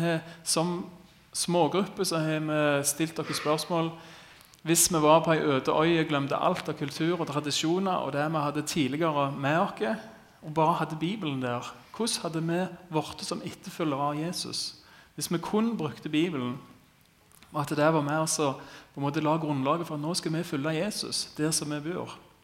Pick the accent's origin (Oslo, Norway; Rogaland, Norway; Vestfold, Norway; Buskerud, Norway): Rogaland, Norway; Vigrestad; Jeg kommer også fra Vigrestad. Jeg er oppvoksen der, og hele livet mitt, utenom noen lite år kanskje, har jeg bodd der.